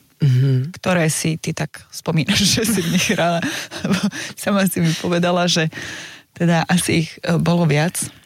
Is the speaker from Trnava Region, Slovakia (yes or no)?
no; Prešov, Prešov Region, Slovakia; sme obidve z Prešova, už každého, koho tu mám z Prešova, musím povedať, že je z Prešova.